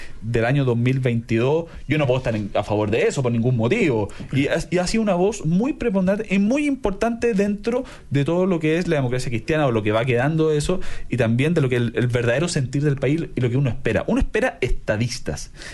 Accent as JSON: {"language": "Spanish", "country": "Chile", "said": "como chilenos nos privan de saber qué piensa ella en profundidad sobre un tema."}